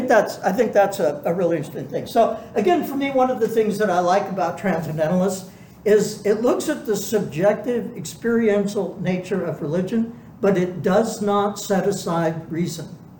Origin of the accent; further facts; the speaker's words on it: California, United States; I grew up in Southern California, we go camping out in the desert a lot.